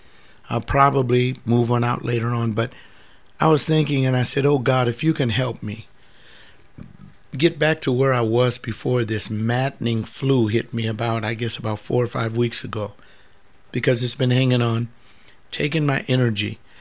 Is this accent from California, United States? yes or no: yes; Los Angeles, California, United States; after I had survived growing up in Los Angeles, going to the Los Angeles junior high schools and high schools, and not getting shot, stabbed, or threatened.